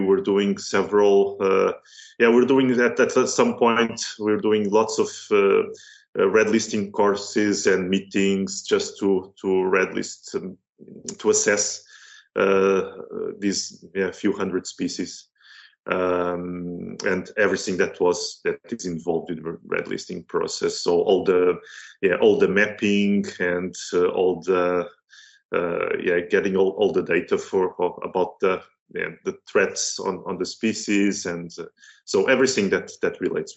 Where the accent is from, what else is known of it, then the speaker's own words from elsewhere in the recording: Portugal; now in Helsinki, Finland; I'm originally from Portugal, but I'm working now at the University of Helsinki at the Finnish Museum of Natural History